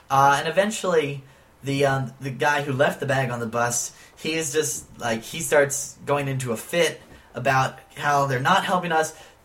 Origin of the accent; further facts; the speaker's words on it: United States; I'm the American. I have rights.